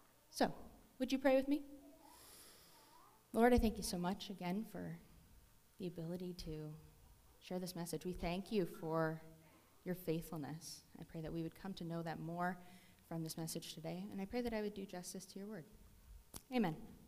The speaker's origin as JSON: {"language": "English", "town": "Edmonton", "region": "Alberta", "country": "Canada", "said": "I come from Edmonton."}